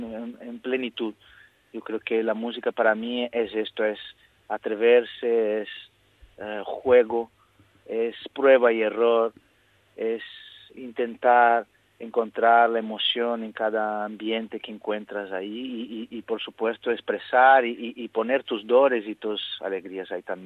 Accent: Brazil; Spanish is a second language; moved away as an adult; now in Spain; Yo soy un artista brasileño, yo he vivido hasta mis 22 años en Brasil.

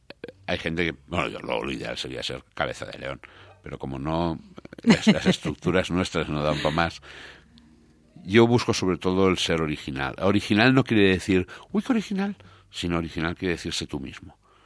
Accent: Spain; Somos españoles

